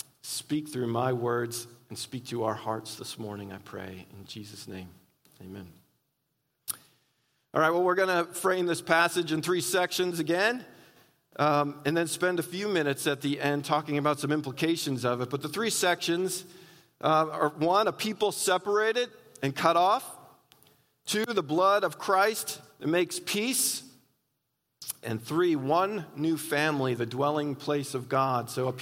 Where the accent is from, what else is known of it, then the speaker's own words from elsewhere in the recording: New England, United States; I've shared with you before that I'm from New England.